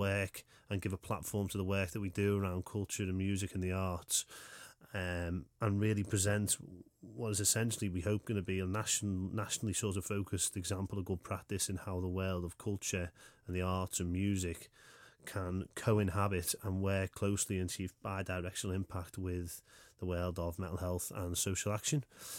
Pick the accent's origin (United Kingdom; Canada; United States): United Kingdom; Liscard, North West England; You know, Liscard, I grew up in Liscard